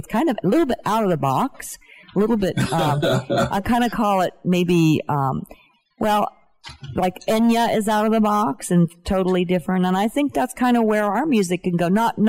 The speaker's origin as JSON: {"language": "English", "region": "West Virginia", "country": "United States", "tie": "born or raised there", "said": "Well, I grew up in West Virginia, and we talked about that earlier, about the rural area."}